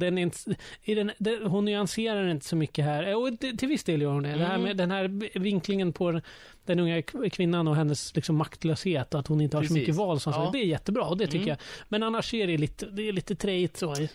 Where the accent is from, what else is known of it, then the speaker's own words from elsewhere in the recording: Stockholm, Stockholm County, Sweden; Tyck att jag är en korkad stockholmare